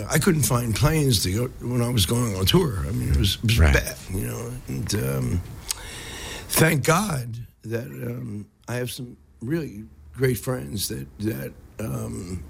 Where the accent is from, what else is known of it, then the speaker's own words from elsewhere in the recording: Philadelphia, Pennsylvania, United States; So, you know, I come from Philadelphia